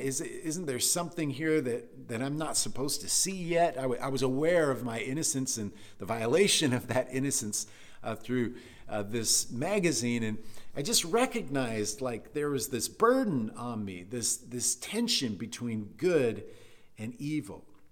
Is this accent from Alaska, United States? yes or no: yes; Anchorage, Alaska, United States; I was with one of my playmates from the neighborhood I grew up in Anchorage, Alaska. I was 7 years old.